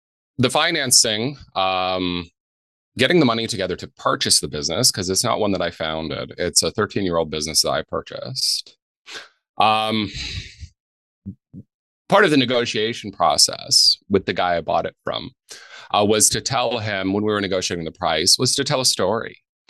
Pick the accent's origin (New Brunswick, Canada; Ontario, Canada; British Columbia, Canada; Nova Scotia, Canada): Ontario, Canada; born there; I was born in Ontario, but my dad's from this area. So we've been here a few generations. And I returned soon after becoming an adult from where I grew up.